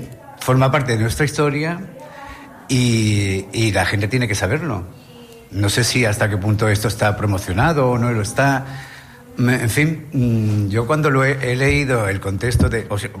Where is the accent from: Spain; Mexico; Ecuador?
Spain; Nueva Carteya, Andalusia; Igual que vengo a mi pueblo, que está al lado, que es Nueva Cartella. Pero últimamente me paso más aquí que en Monturque, que en Nueva Cartella.